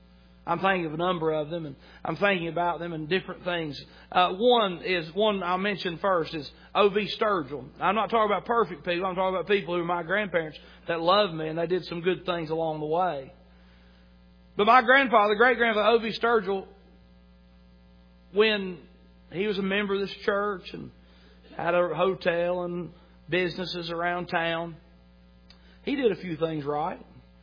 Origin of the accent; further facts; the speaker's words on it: Chilhowee, Virginia, United States; I said, "Well, I'm from Chilhowee, Virginia."